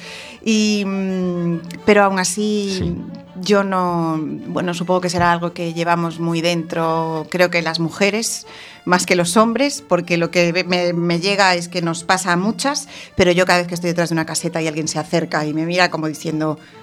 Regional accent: Ourense, Galicia, Spain; yo soy de Orense y me hizo muchísima ilusión también ir allí

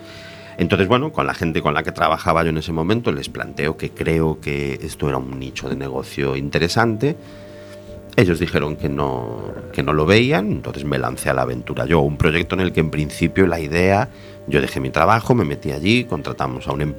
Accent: Argentina; now in Spain; A ver, yo ahí, que soy argentino, sí.

